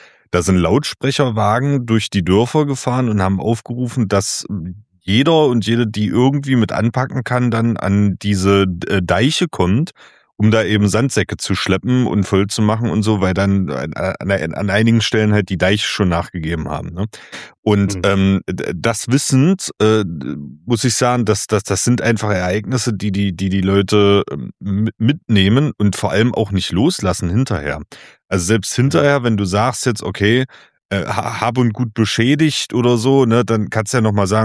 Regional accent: Saxony-Anhalt, Germany; Ich komme ja aus dem Zweistromland zwischen Elbe und Mulde.

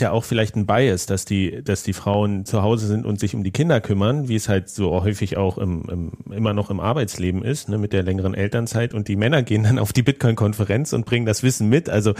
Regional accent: Berlin, Germany; ich komme aus Berlin

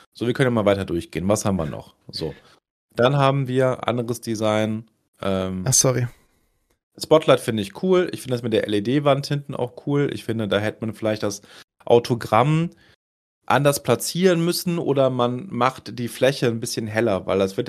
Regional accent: Rhineland, Germany; Also okay, ich komme ja aus dem Rheinland und hier wird Karneval gefeiert.

